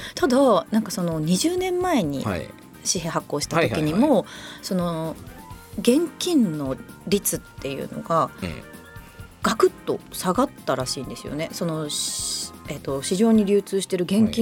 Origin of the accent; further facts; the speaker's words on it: Okayama, Japan; 私地元が岡山なんですけど